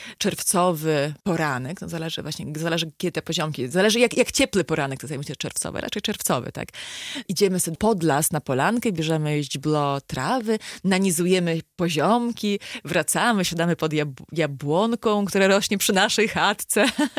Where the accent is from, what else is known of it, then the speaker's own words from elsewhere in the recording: Vilnius, Vilnius County, Lithuania; A z kolei u mnie w Wilnie to jest największy wstyd.